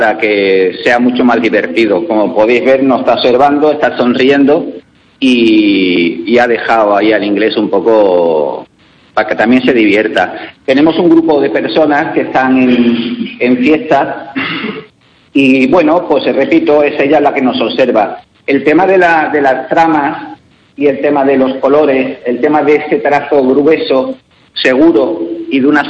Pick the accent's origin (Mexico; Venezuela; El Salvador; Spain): Spain; Community of Madrid; also born or lived in Seville; now in A Coruña, Spain; yo me considero un madrileño de Sevilla, que vive en Coruña, que está integradísimo en Coruña